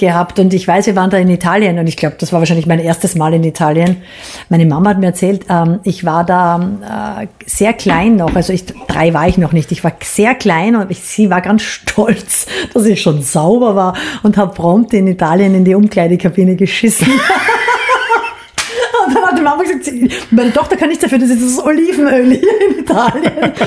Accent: Styria, Austria; als Steirerin lernst du mit 3 Skifahren, das ist klar.

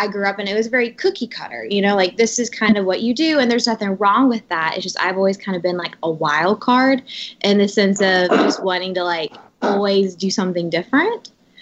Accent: Knoxville, Tennessee, United States; So I grew up like in Knoxville, like it's definitely more like a smaller town.

